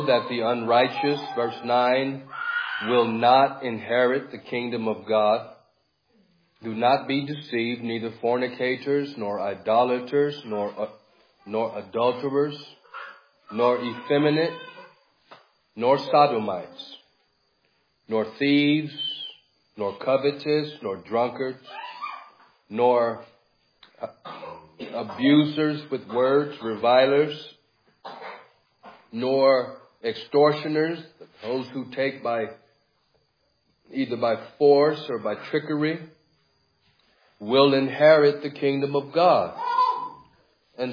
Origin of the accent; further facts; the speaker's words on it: California, United States; I'm from California